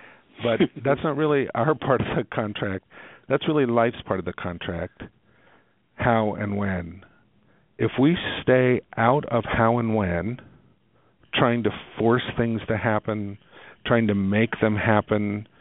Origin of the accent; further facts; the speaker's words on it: Midwest, United States; I'm from the Midwest. We're bottom line people.